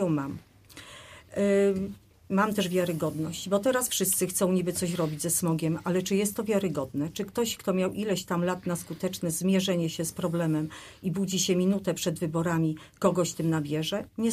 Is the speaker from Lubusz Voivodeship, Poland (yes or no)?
yes; Zielona Góra, Lubusz Voivodeship, Poland; now in Żary, Poland; Jestem z Zielonej Góry, ale od 35 lat mieszkam w Żarach